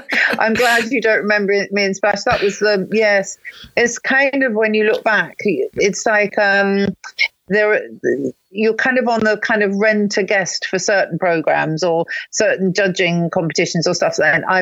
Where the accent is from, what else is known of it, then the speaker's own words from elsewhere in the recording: Eltham, London, United Kingdom; Well, not far. I mean, it's all southeast London. See, my lovely late mother lived in Chislehurst. She moved there later on in her life when we'd all left home. And I was brought home in Eltham.